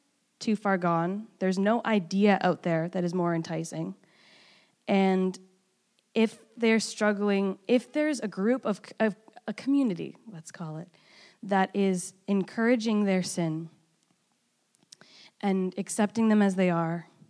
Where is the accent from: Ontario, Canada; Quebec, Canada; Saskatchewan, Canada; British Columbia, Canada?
British Columbia, Canada; Vancouver; I grew up in Vancouver, and my generation specifically, families are easily torn apart